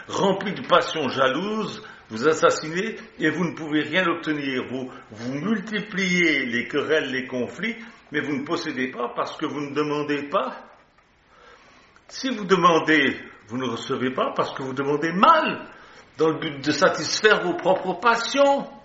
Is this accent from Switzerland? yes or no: yes; Switzerland; Chez nous, en Suisse